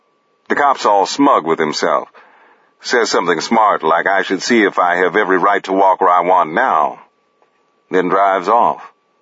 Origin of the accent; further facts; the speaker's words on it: Chicago, Illinois, United States; I'm from Chicago, did you know that?